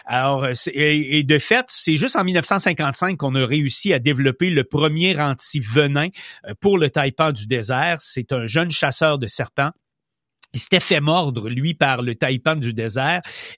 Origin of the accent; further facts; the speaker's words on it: Canada; on a des animaux, même chez nous au Canada, qui sont venimeux